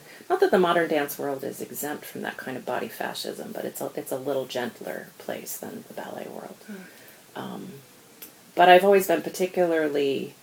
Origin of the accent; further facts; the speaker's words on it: New York City, New York, United States; I grew up in New York City